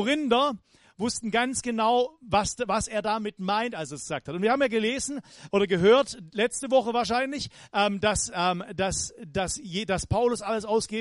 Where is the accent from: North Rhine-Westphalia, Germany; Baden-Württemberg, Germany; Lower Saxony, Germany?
Baden-Württemberg, Germany; Weinstadt; Ja, und ich komme aus Weinstadt. Das ist 15 Kilometer östlich von hier. Ja, das ist mein Herkunft.